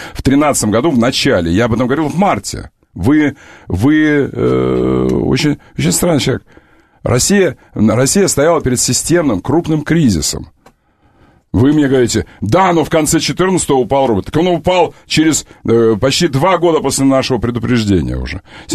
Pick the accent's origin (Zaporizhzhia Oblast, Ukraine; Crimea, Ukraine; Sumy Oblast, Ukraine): Crimea, Ukraine; Я-то точно, я крымчанин.